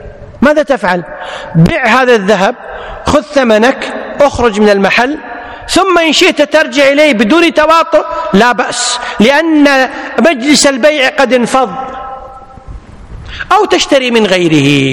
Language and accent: Arabic; Kuwait; مثل ما نقول حلة بالعامية عندنا بالكويت،